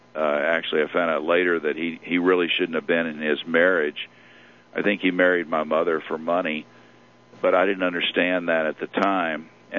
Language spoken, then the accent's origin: English; Houston, Texas, United States; born or raised there